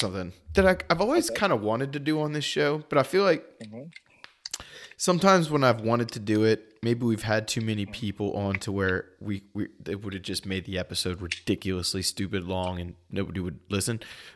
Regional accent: Italy; I'm Italian, and the number of Italian words that people say every single day that just get butchered and trounced all over.

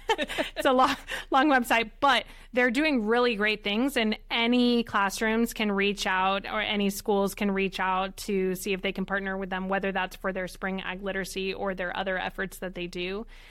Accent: California, United States; I grew up in the Bay Area of California near San Francisco, and we just didn't have those resources available in my area.

